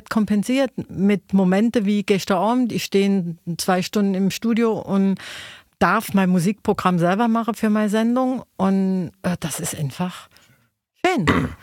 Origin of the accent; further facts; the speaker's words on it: Saarbrücken, Saarland, Germany; Ja, also wir haben platt daheim geschwätzt. Ich bin auch im Stadtteil von Saarbrücken groß geworden. Da hat kein Mensch Hochdeutsch geschwätzt. Das war ein Arbeiterviertel.